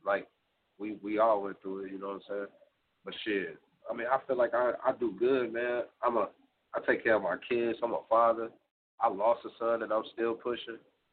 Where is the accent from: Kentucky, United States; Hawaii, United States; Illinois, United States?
Illinois, United States; Harvey; also born or lived in Chicago; Well, I'm from Harvey, Illinois. You know what I'm saying? That's like in the deep hundreds of Chicago. Slummed out. And then I moved to the project with my big brother down in the low end of Chicago